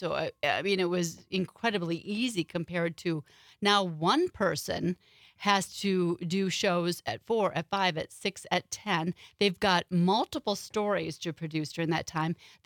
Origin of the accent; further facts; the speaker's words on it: Beloit, Wisconsin, United States; So I'm from Beloit, Wisconsin, a very Italian town.